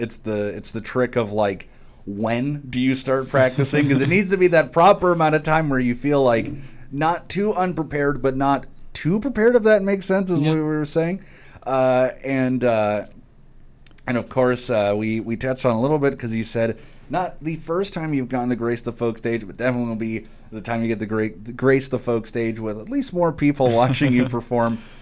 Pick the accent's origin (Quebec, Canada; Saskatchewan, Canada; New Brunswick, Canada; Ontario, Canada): Ontario, Canada; when I grew up in Ontario, you never really had to drive too far if there was like a music festival going on